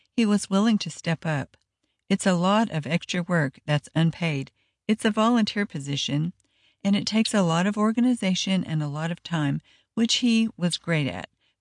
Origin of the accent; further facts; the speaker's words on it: Andrews, United States; I grew up in Andrews, and my mom still lives there.